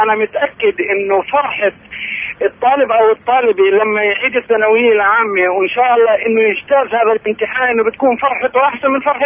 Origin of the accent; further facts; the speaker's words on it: Palestine; انا باعتقادي انه احنا شعب فلسطيني لازم انه يكون